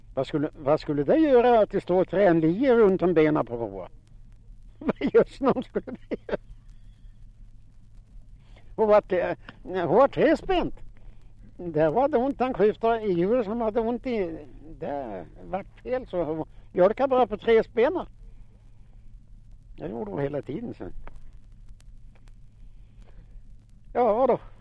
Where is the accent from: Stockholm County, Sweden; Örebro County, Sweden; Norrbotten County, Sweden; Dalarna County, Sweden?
Örebro County, Sweden; Fällingsbro; Och sa han, var är du ifrån … ? Ja, jag är från Fällingsbro, sa jag. Dit ska jag. Men annars var jag knäckt här i Gillsta, sa jag.